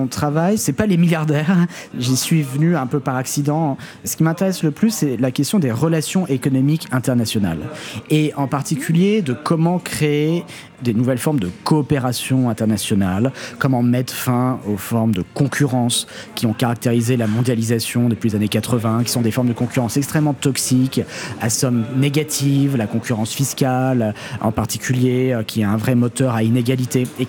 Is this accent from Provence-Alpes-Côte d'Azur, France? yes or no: no; Paris, Île-de-France, France; j'ai grandi à Paris, dans le 14e arrondissement, dans une famille de médecins, enfin dans un milieu objectivement aisé, privilégié.